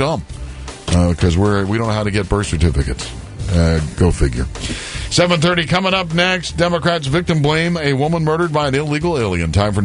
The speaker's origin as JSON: {"language": "English", "town": "Denver", "region": "Colorado", "country": "United States", "tie": "born there", "said": "I was born in Denver, Colorado."}